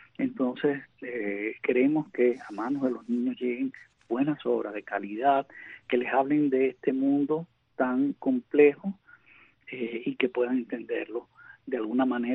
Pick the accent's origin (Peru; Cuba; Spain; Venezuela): Cuba; moved away; Y sobre todo ya después que me fui de Cuba